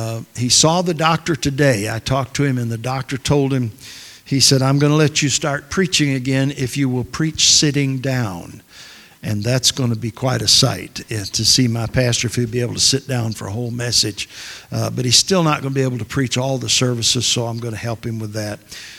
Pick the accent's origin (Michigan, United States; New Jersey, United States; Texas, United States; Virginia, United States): Michigan, United States; Of course, I was raised in Michigan.